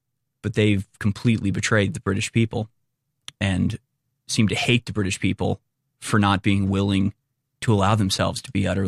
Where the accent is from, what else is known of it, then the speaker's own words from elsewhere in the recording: United States; I'm too American to ever co-sign the idea of royalty or royal blood